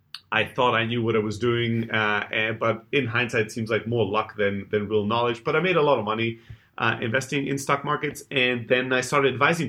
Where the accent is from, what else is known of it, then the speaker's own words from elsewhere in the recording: South Germany, Germany; Originally, I'm from Greece, but born and raised in Germany. So immigrant family, factory workers. And yeah, I grew up in the south of Germany